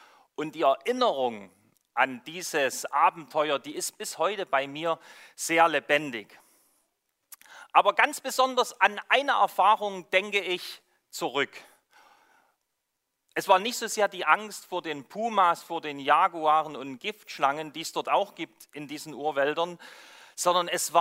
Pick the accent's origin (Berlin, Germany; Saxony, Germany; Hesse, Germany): Saxony, Germany; meinem Akzent habt ihr bestimmt schon erkannt, dass Westfalen nicht meine Heimat ist. Ich komme nämlich aus dem schönsten Bundesland Deutschlands, das ist Sachsen. Dort bin ich aufgewachsen, so ja, fast am Rande des Erzgebirges.